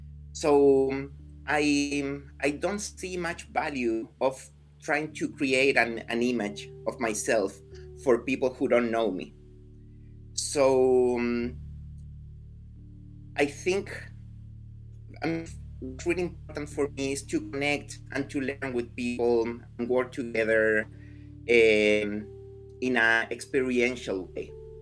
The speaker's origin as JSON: {"language": "English", "country": "Chile", "lives_now": "United States", "said": "Yeah, I'm from Chile. I moved here in 2015.But yeah, I've been around. I started seeing the world and living in different countries quite early in my life."}